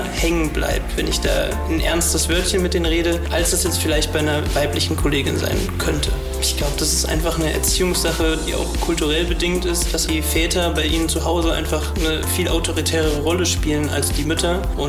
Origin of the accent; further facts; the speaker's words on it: Frankfurt, Hesse, Germany; ich bin 19 Jahre alt und ich komme aus Frankfurt.